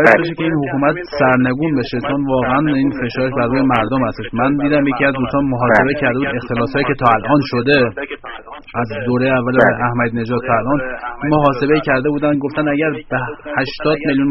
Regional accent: Iran; مایی که در خارج از کشور هستیم، به هر حال اولین برخوردی که با هر کسی میکنم میفهمن ایرانی هستیم.

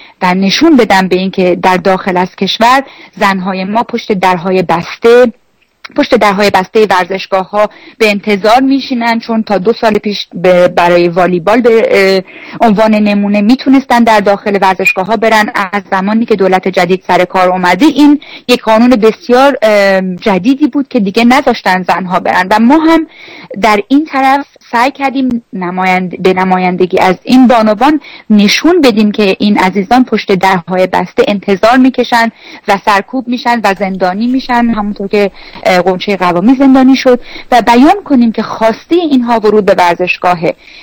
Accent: Iran; moved away; همیشه به عنوان یک ایرانی همیشه قلبم برای ایران و همیهنانم می زنه، و درسته که اینجا زندگی، شرایط زندگی فراهمه، ولی ما هیچ وقت از اونها جدا نیستیم.

